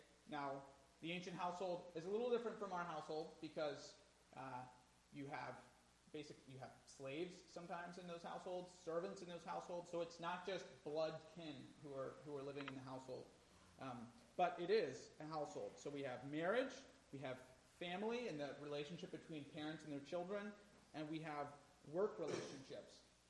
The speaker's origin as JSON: {"language": "English", "country": "United States", "said": "And if there's one thing I've learned about Americans in all of my life as an American, it's that we don't like authority."}